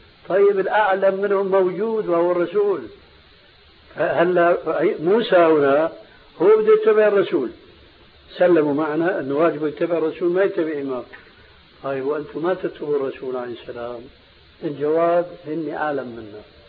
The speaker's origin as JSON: {"language": "Arabic", "town": "Damascus", "region": "Damascus Governorate", "country": "Syria", "said": "هناك عندنا في دمشق المسجد الأموي في 4 محاريب"}